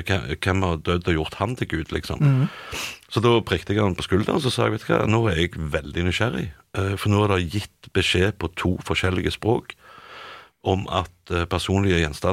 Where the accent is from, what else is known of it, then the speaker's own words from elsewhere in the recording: Stavanger, Rogaland, Norway; jeg var hjemme i Stavanger her for ikke så lenge siden